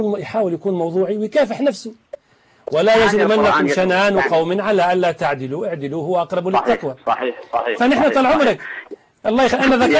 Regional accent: Tunisia

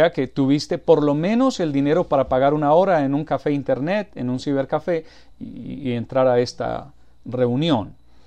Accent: Colombia; born there; Soy un elemento de identidad, soy nacido en Colombia, soy latinoamericano, soy parte del planeta Tierra

